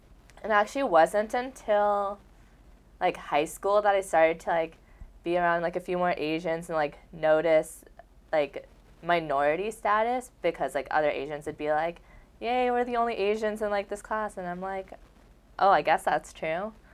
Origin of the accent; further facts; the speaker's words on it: Salem, Oregon, United States; so I was born and raised in Salem, Oregon. So, yeah, I'm not going very far right now in terms of distance from home.